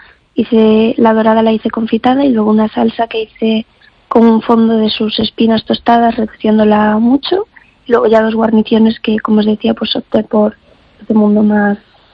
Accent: Ponteceso, Galicia, Spain; cuando era pequeña le pedí al alcalde de mi pueblo que nos pusiera clases de cocina para los niños

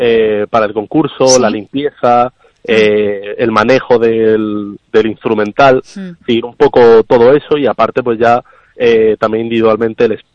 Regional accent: Málaga, Andalusia, Spain; porque yo soy de Málaga

